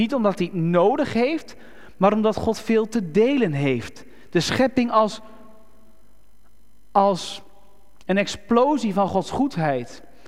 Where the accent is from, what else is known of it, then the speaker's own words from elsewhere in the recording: Netherlands; Ja, ik ben geen Griek, dus mij moet je vergeven. Deze kaaskop die kan niet al die namen uitspreken.